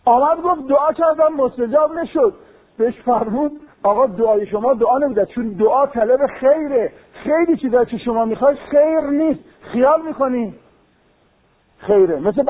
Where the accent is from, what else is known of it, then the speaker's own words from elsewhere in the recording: Iran; born there; در چه مکانی به دنیا آمدیم؟ ایران به دنیا آمدیم.